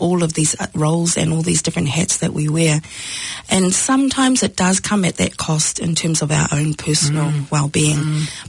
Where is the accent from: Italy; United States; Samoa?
Samoa; Sangone, Savai'i; born there; Yeah. So I was born in my dad's village in Sangone in Savai'i.